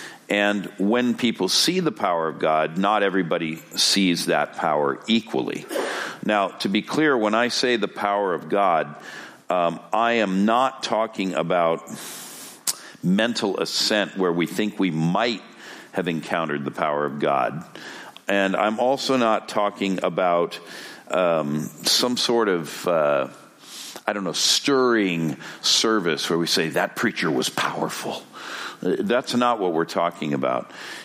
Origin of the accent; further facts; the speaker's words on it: Los Angeles, California, United States; In my hometown of Los Angeles, there's a sign now hanging from a light post that the state of California has put up.